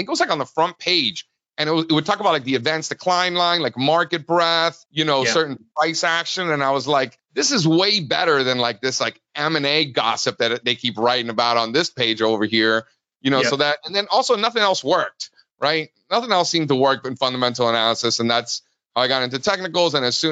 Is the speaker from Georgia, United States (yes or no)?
no; Miami, Florida, United States; I grew up in Miami. Both my parents were born in Cuba. So I'm first generation here in the country